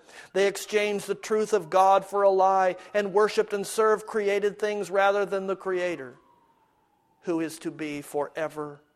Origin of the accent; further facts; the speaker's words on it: Midwest, United States; Last year in the Midwest, my home state, people who lived in a 100-year floodplain suffered their 100-year flood